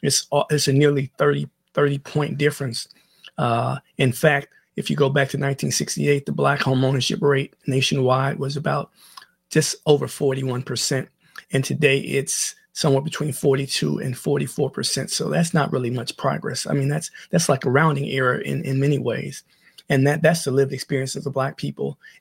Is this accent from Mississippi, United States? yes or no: yes; Mississippi, United States; when I was 5 years old, living in my hometown in Mississippi, they had two swimming pools.